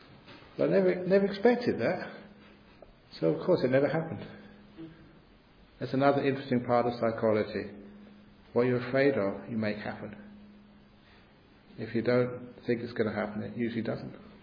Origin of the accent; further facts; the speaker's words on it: Perth, Western Australia, Australia; The Australian cricket team were playing Australia in Perth, you know, my hometown.